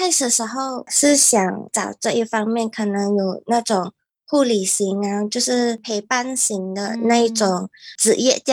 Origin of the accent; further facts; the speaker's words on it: Malaysia; 我们马来西亚这边大多数医院会帮你缝合好